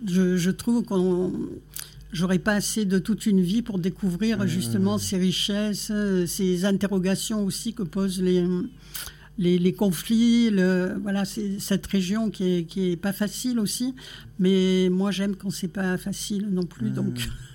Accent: Marseille, Provence-Alpes-Côte d'Azur, France; Moi je suis marseillaise, ma famille aussi, et je n'ai jamais quitté cette ville que j'aime profondément

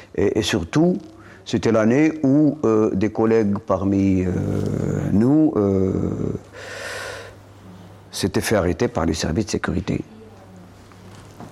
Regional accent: Constantine, Constantine Province, Algeria; moi, effectivement, je suis originaire de Constantine.

